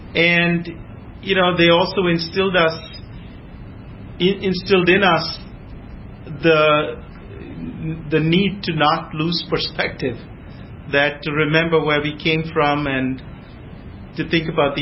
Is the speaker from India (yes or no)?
yes; India; I grew up in India, and in India, we are not, we're a country of villages.